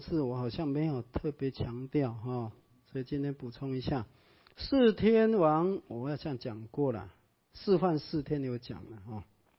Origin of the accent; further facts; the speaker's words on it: China; 好，因为金啊，尤其我们中国人对金特别喜欢跟偏好。